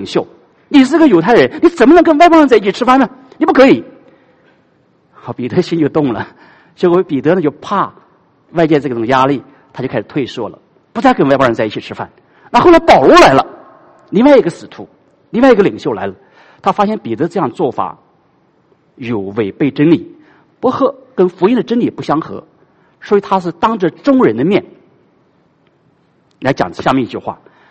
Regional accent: China; 用我们中国人说话，好像你这没有一种，好像有点虚伪啊

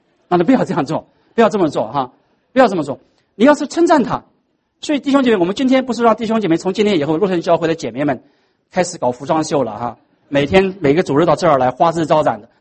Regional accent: China; 我们中国人都懂，女人为悦己者是吗？

